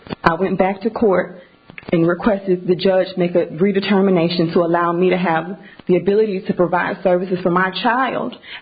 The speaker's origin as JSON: {"language": "English", "town": "Cleveland", "region": "Ohio", "country": "United States", "tie": "born or raised there", "moved": "as an adult", "said": "In 2019, I fled my hometown of Cleveland, Ohio"}